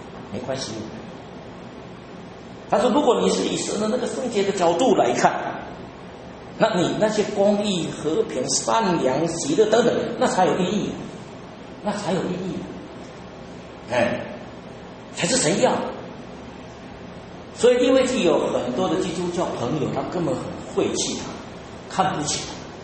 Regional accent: China; 但身为中国人很奇怪，中国人也有三大节期

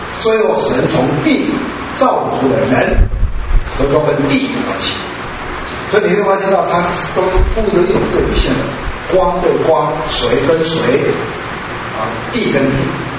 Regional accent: China; 为什么这些节气会很容易被我们中国人接受？

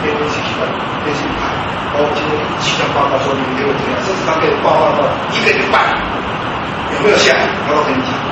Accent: Taiwan; 因为我是我们是台湾人，啊，我们会讲台语，我们会讲国语，有的会讲学英语的

